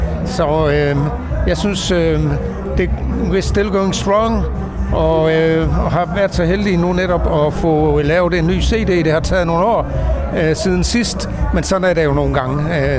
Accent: Tønder, Region of Southern Denmark, Denmark; jeg kommer fra Tønder og spiller i bandet

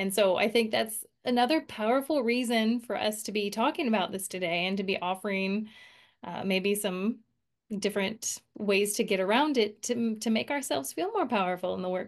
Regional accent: Thailand; You know, I grew up in Thailand, as we've mentioned in some previous episodes.

